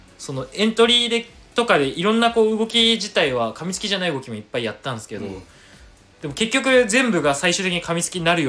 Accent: Yorii, Saitama, Japan; 出身は埼玉県の、うん、あの寄居町っていうなんかすごい田舎の

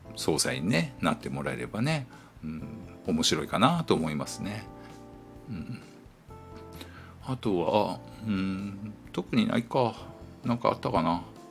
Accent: Miyazaki, Japan; 僕あの九州のね宮崎出身なんで、子供の頃って、まあ台風なんてね、まあ毎年毎年ね来るもんだと思ってたんだけど

